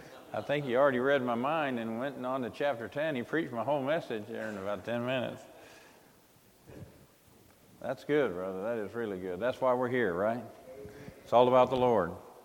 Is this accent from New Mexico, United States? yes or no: no; Winston-Salem, North Carolina, United States; born there; I was born in Winston-Salem, North Carolina. I'm a Carolinian. Didn't live there. Then I became a Yankee, yeah. And then I transplanted to the South